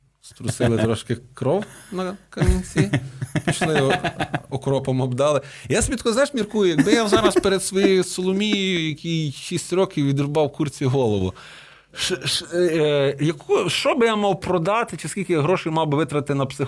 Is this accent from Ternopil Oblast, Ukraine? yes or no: yes; Zbarazh, Ternopil Oblast, Ukraine; also born or lived in Vyshnivets; я народився в Збаражі, теж вдячний Богу, що в мене був Збараж, що в мене був Вишневець, тому що я жив в місцях, які, ну, просто просочені історією.